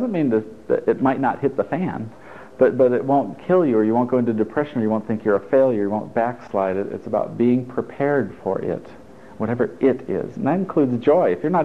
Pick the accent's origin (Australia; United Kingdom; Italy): Italy; English is a second language; now in United States; Bear in mind, I grew up in Italy, so I might be wrong. I might have a misinterpretation of American history